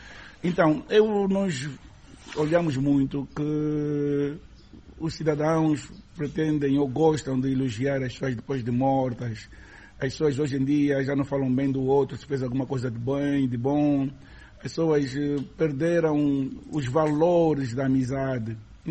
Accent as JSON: {"language": "Portuguese", "region": "Luanda", "country": "Angola", "said": "Porque eu sou do Rangel"}